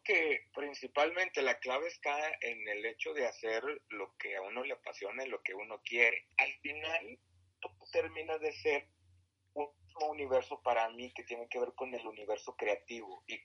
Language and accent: Spanish; Mexico; qué nos está pasando como mexicanos, ¿no?